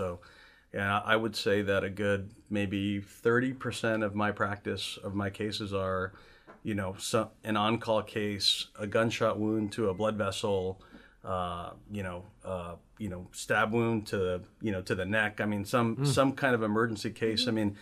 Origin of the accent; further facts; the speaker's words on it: California, United States; I grew up in the Southern California area, actually very close to UCLA.